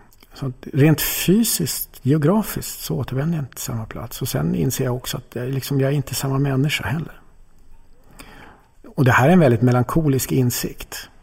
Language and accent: Swedish; Norrbotten County, Sweden; Så att hemma i Norrbotten så har jag kvar gamla kompisar där som jag fortfarande träffas.